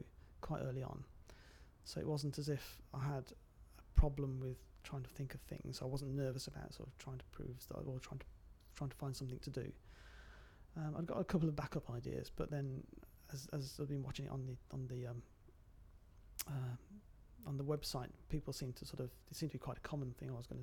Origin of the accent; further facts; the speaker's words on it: Nottingham, East Midlands, United Kingdom; I'm 47 and I'm from Nottingham.